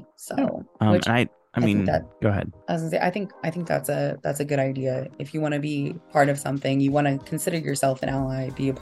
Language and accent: English; Spencer, United States; Like where we grew up in Spencer, I remember the first year that we had Pride.